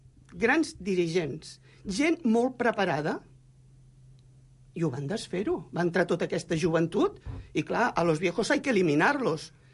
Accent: L'Hospitalet de Llobregat, Catalonia, Spain; Perquè em fico al meu poble.

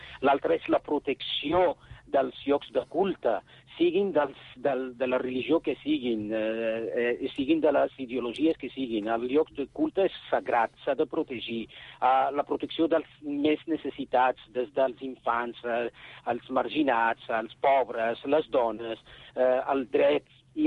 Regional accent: Catalonia, Spain; com a musulmans i com a ciutadans i com a catalans

